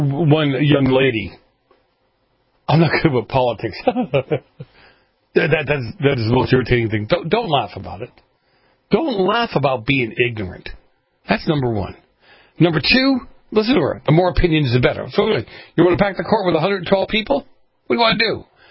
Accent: Boston, Massachusetts, United States; But where I grew up in Boston, these people seem to feel that they're so enlightened

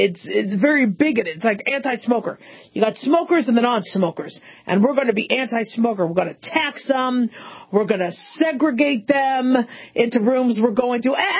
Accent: Phoenix, Arizona, United States; now in Las Vegas, United States; when I grew up in Phoenix

